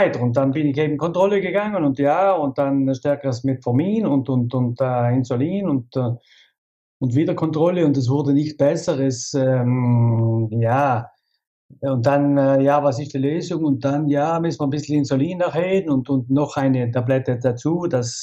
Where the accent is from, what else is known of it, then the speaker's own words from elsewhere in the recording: Klobenstein, Trentino-Alto Adige, Italy; bin Südtirol in Klobenstein.